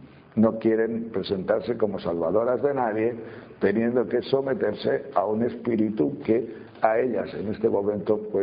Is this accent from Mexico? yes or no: no; Castile and León, Spain; Porque don Rufo, el cura de mi pueblo, que predicaba con una pistola, porque era el tiempo de los maquis allá en León